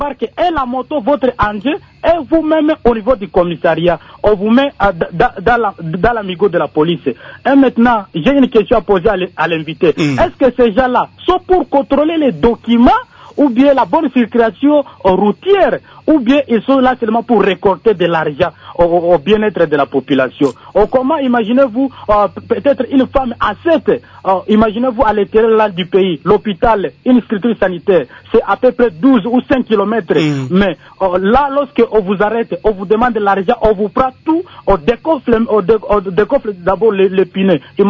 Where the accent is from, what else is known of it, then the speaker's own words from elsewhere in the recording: DR Congo; Puisque nous tous, nous sommes des Congolais. Nous avons l'évolution. Nous voulons le développement de notre pays, M. Tati.